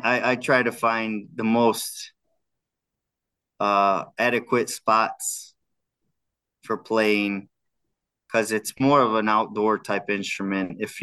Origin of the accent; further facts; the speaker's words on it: United States; born there; Yeah, I was born in America.